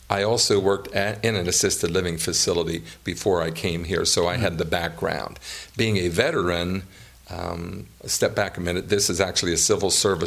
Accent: Everett, Pennsylvania, United States; Born and raised in Everett.

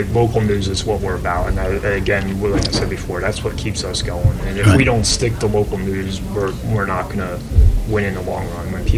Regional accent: New Jersey, United States; You, I grew up in New Jersey. That was still 3 hours from here.

